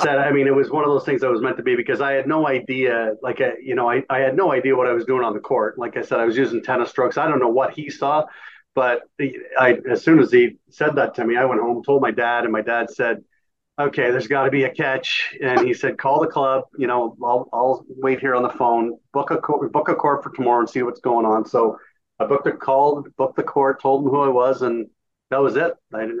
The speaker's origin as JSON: {"language": "English", "town": "Sarnia", "region": "Ontario", "country": "Canada", "tie": "born or raised there", "said": "in my hometown of Sarnia, we had 30 racquetball courts, and the population was 60,000 people."}